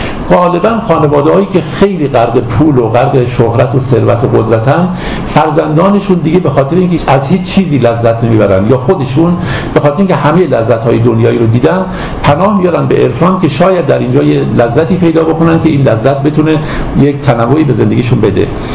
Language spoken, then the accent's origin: Persian; Iran; ما چون ایرانی هستیم در باره ایران صحبت میکنیم